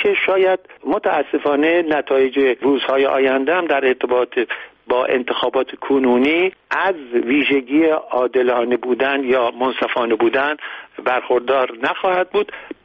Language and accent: Persian; Iran; ولی تجربه من به عنوان یک ایرانی طی 30 سال گذشته من گفته که هیچ انتخاباتی در ایران بدون تقلب صورت نگرفته.